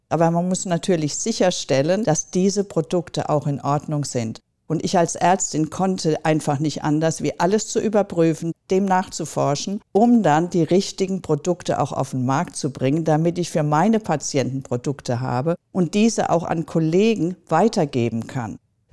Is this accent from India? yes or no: yes; India; moved away as an adult; now in Italy; Damals bin ich aus Indien nach Italien gezogen. Mit meinem Mann, der war auch Arzt und Psychiater, habe ich die ersten Kräuter aus Indien mitgebracht.